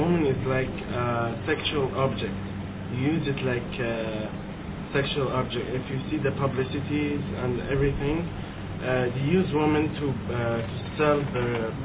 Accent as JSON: {"language": "English", "country": "Egypt"}